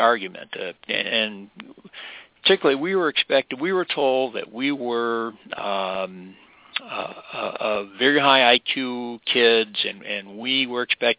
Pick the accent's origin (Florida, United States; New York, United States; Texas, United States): Texas, United States; Well, David, I grew up in Texas, in the South, in the late 50s, early 60s